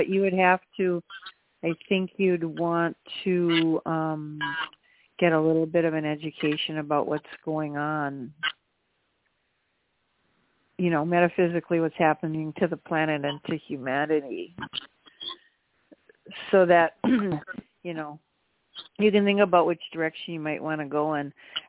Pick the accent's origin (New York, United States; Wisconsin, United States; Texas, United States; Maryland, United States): Wisconsin, United States; Milwaukee; I grew up in Milwaukee, Wisconsin.